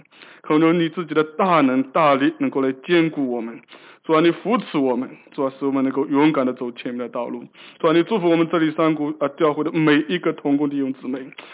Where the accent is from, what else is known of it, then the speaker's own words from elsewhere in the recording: Ningbo, Zhejiang, China; moved away as an adult; now in United States; 那我老家是宁波啊，宁波是在上海南边一点点啊，离上海蛮近的啊。